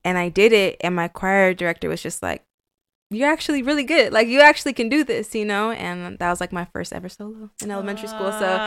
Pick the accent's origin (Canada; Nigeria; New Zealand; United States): United States; Oakland, California; also born or lived in Milpitas; the Bay Area, California. Okay. I was born in Milpitas, San Jose area, and then I was raised in Oakland. So just like, I just say Bay Area because I was really just like East Bay Bay Area girl.